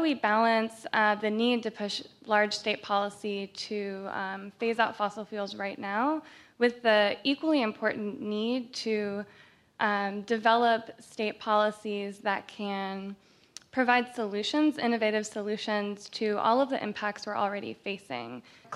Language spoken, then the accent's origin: English; Florida, United States; And as a young person, I grew up in South Florida, so I know the impacts of climate change very well.